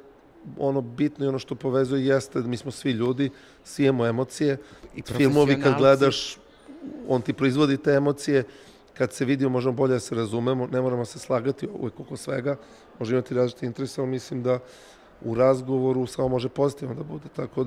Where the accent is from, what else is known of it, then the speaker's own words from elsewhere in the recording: Serbia; kod nas mnogi misle da smo mi preveliki autošovinisti kao Srbi